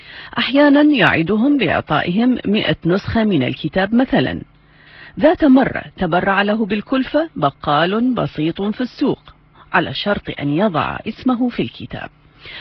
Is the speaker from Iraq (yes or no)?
yes; Iraq; نشعر بأننا كعراقيين مدينون